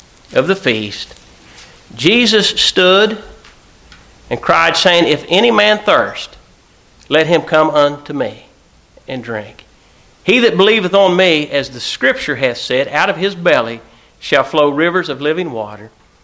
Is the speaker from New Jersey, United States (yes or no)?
no; Ohio, United States; I think about the only thing we're going to be able to agree on is we're both from Ohio.